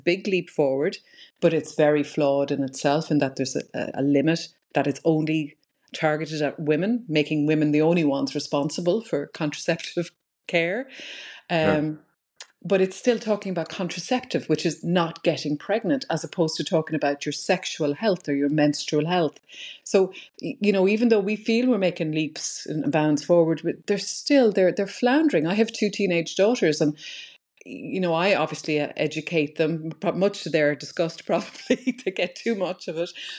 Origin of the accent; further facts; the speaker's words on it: Wexford, Leinster, Ireland; now in Ennis, Ireland; I'm from Wexford originally, trained in Galway in medical school and stayed west then after that. So I'm based in Ennis now.